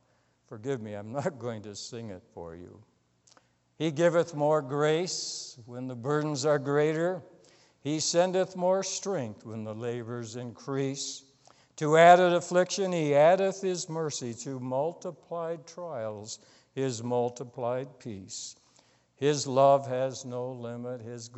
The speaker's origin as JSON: {"language": "English", "town": "Allegan", "region": "Michigan", "country": "United States", "tie": "born or raised there", "said": "Growing up in Allegan, every boy's dream were going to be a Detroit Tiger."}